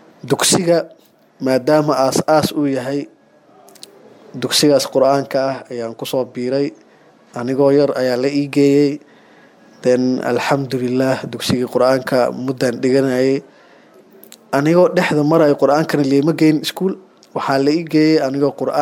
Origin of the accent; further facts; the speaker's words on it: Jowhar, Middle Shabelle, Somalia; waxaan joogay aan wax ku bartay isla magaaladii aan ku dhashay ee Jowhar.